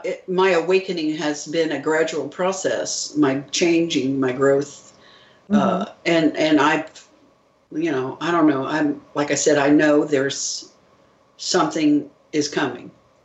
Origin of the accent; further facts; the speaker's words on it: Indiana, United States; I'm a girl from Indiana who never went anywhere in my life and was not exposed to a whole lot of special fancy stuff.